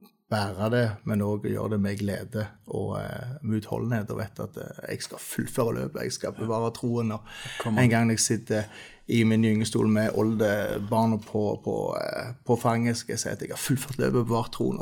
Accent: Stavanger, Rogaland, Norway; also born or lived in Bergen; Jeg er oppvokst her i Stavanger, en ekte cities. Så her jeg har bodd 1 år i Bergen.

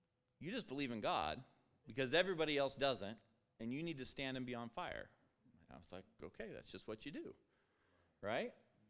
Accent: Toppenish, Washington, United States; So we moved to Toppenish, and I spent quite a few years growing up in Brother Davenport's church, Jim Davenport, who many of you know, and sat under him for quite a few years.

